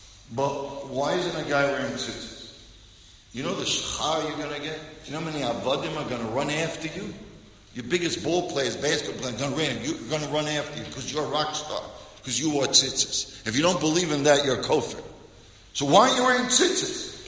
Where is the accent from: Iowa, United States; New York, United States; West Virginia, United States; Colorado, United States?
New York, United States; Bronx; It's not like I grew up in a cloister. I grew up in the Bronx. My best friends were Tommy, Johnny, Dayan.